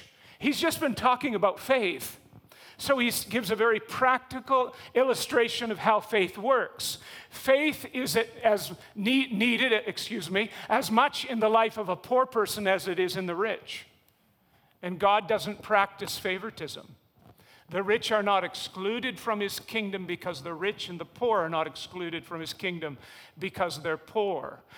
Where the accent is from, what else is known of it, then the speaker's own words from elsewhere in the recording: Canada; See, what I would say to us as a Canadian church, you're all filthy rich.